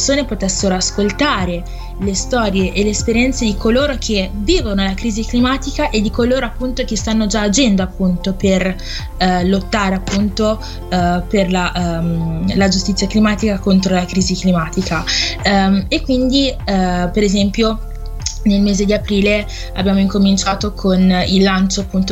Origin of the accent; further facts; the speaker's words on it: Novara, Piedmont, Italy; sono comunque una ragazza, che sono nata in Italia e ho sempre vissuto, ecco, nella mia città dove sono nata, Novara, però ecco anche il fatto di io ho origini comunque ghanesi, infatti i miei genitori sono entrambi ghanesi